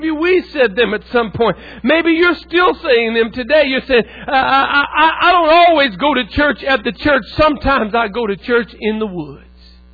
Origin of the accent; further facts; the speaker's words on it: West Coast, United States; also born or lived in California / Oregon / Idaho; I was raised on the other American coast. Y'all ever heard of the West Coast? And I was raised in California and Oregon, Idaho over there.